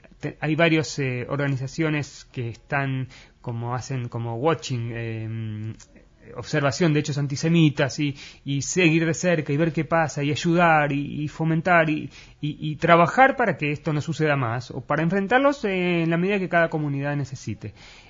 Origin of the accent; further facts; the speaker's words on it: Argentina; now in Israel; En Israel, yo vengo de Argentina, entonces conozco la realidad y también de otros países.